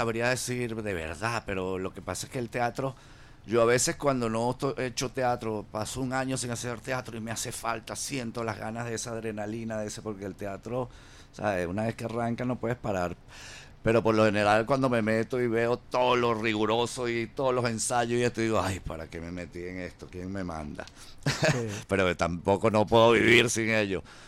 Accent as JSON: {"language": "Spanish", "town": "Barquisimeto", "region": "Lara", "country": "Venezuela", "said": "Nosotros somos de Barquisimeto, Naguara."}